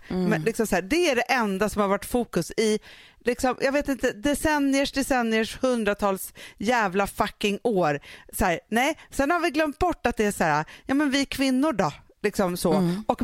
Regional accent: Sweden; vi som är svenskar, som uppvuxen i så här, man har väl mens eller inte, att det sker i det tysta, att vi inte pratar om det

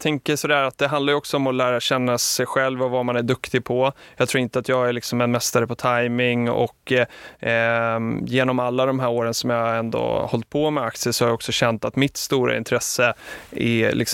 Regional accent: Stockholm, Stockholm County, Sweden; Jag är uppväxt i Stockholm och började plugga på Stockholms universitet

